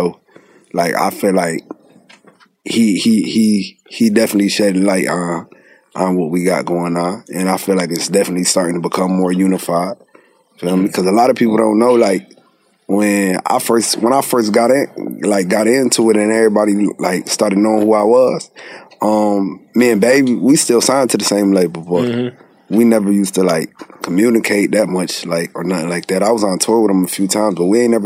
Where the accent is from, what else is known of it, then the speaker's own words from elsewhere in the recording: Syracuse, New York, United States; now in Raleigh, United States; I'm from Syracuse, New York. Stay in Raleigh, North Carolina, though.